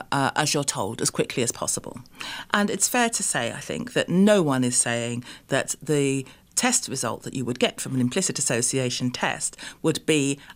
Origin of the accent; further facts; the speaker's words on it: England, United Kingdom; Now, I grew up in a very small town in England where there were no black people at all.